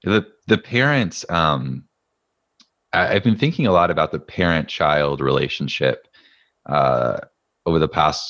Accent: United States; And I, as an American, I can say with brute force and ignorance

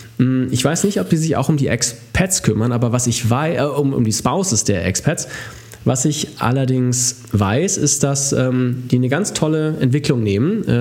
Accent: Germany; Ach was, bei uns in Deutschland sagt man Pi mal Daumen.

